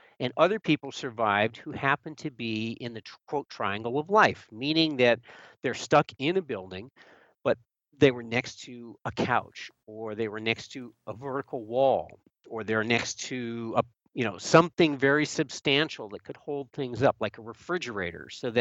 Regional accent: Vermont, United States; now in California, United States; and I came from Vermont

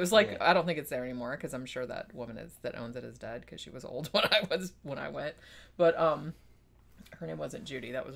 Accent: Daytona Beach, Florida, United States; We had, where I grew up in Daytona, we had on Ridgewood, where all the prostitutes and drug addicts hung out, Ridgewood Avenue.

